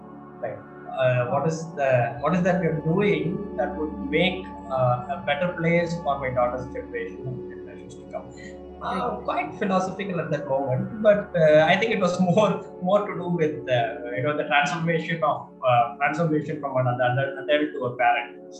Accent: Madurai, Tamil Nadu, India; Yeah, so my wife and I, we hail from Madurai. We got our, you know, basic education done here. And then we moved on to multiple cities, typically large corporate jobs.

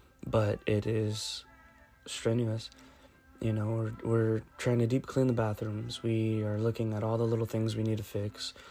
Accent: San Antonio, Texas, United States; also born or lived in California; it's the house that we grew up in when we moved to San Antonio from California

